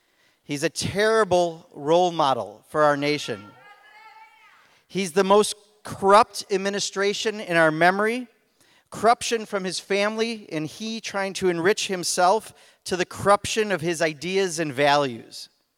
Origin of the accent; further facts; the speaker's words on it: Wisconsin, United States; We are from Wisconsin, right?